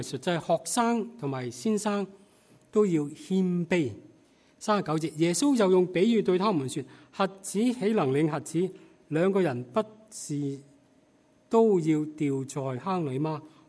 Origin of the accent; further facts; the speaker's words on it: Hong Kong; 记得我小的时候在香港读书